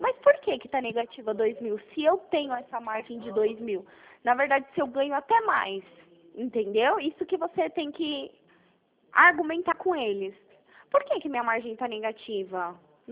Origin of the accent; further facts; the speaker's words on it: São Paulo, Brazil; eu sou de São Paulo.